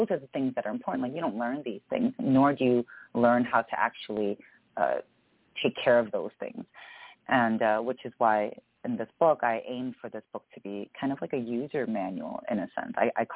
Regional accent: United States; born there; You know, my parents are Korean immigrants. They came to the States, and then I was born here in the States.

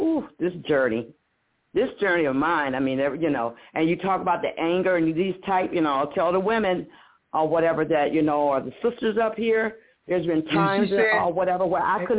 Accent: Virginia, United States; I'm from Virginia.

